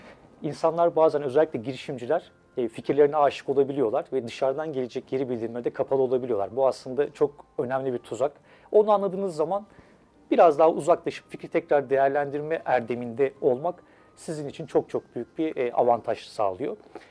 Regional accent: Istanbul, Turkey; 4 Mart 1983 İstanbul Eminönü doğumluyum, Süleymaniye'de. Artık gerçi Eminönü diye bir ilçemiz kalmadı ama Fatih Süleymaniye doğumluyum. Eğitim hayatım İstanbul'da geçti.

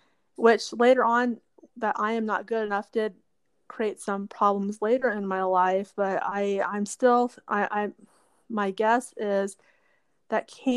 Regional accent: Arizona, United States; the majority of my life, I've lived in Arizona since I was two years old. And I like Arizona a lot.

